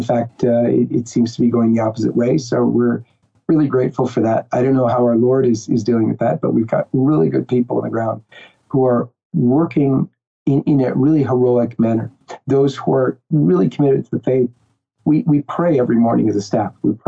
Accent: Canada; I'm a Canadian, so maybe I'm a little bit more reserved.

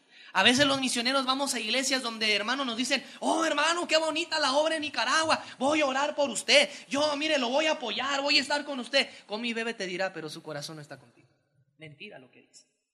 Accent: Mexico; accent: Mexican; fuimos mi esposo y yo, y al ver nuestro acento mexicano nos dijeron, ah, ustedes vienen de la tierra

